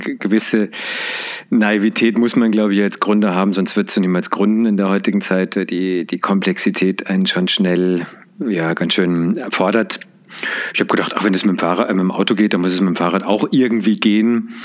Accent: Freiburg, Baden-Württemberg, Germany; also born or lived in Netherlands; Ich bin in Freiburg groß geworden

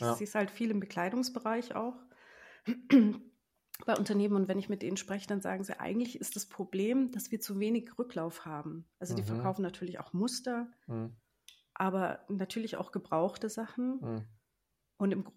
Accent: Kempten, Bavaria, Germany; Als ich da aufgewachsen bin, da war nichts. Nichts. Bis gar nichts und in meinem Heimatdorf war noch viel weniger. Und da ist ja jetzt auch Newman zu Hause und es war Lightwheel zu Hause in Wiggensbach im Allgäu.

